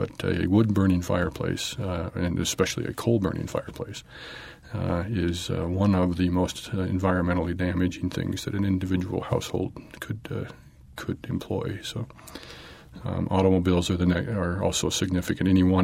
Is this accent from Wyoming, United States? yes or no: yes; Jackson, Wyoming, United States; born there; I was born in Jackson, Wyoming, but this is as fine a place as any place you could live.